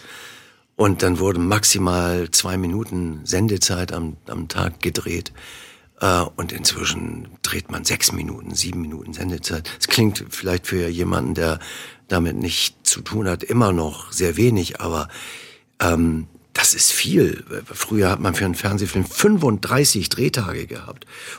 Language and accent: German; Northern Germany, Germany; Aber das Ganze drumherum ist mir dann als Norddeutscher, diskreter Mensch eher too much.